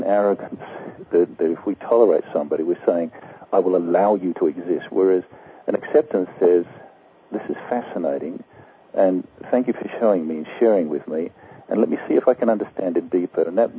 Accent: Australia; moved away as an adult; my parents migrated to Australia. I grew up in Australia

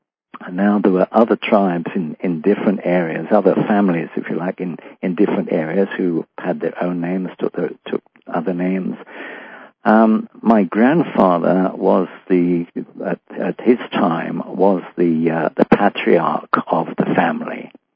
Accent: London, United Kingdom; also born or lived in Nottingham; I grew up during the Second World War. I was born in London, and I was born in 1934. And when war broke out in 1939, we moved up to Nottingham, a Robin Hood country, for the duration of the war. Then we moved back to London again.

